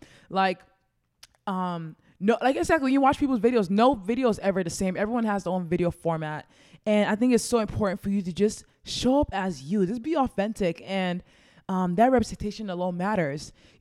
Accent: Nigeria; just to let you guys know, yeah, I'm Nigerian.

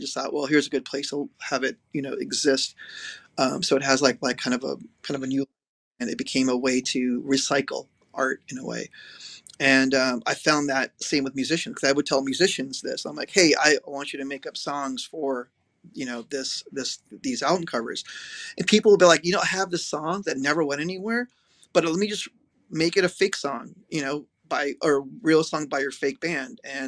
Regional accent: Los Angeles, California, United States; how as a kid, I grew up in LA. My first real record store was Tal Records growing up in Southern California.

